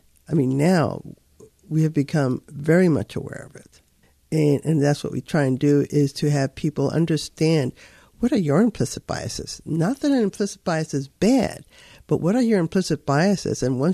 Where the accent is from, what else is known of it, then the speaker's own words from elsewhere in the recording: Los Angeles, California, United States; born there; Well, so I was born in East Los Angeles, and my parents were also born in California